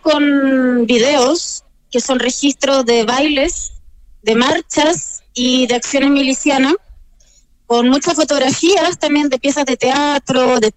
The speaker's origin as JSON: {"language": "Spanish", "country": "Chile", "said": "yo soy chilena"}